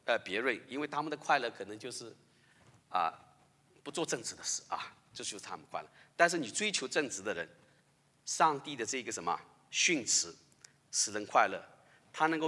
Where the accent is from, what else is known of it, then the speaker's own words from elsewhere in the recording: China; 对我们中国人来说，在我们比较含蓄的文化里面讲这个时候有一点肉麻